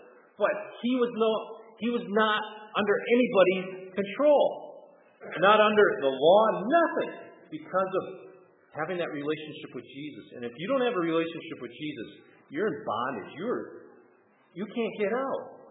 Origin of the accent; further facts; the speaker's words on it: Wisconsin, United States; that I grew up in Wisconsin, that I'm a loyal Packer fan.